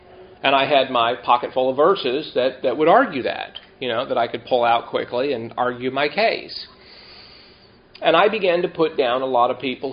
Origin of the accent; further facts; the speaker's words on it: California, United States; I grew up this way in the Pentecostal church when I grew up as a boy in Southern California, when I was involved in the Four Square Church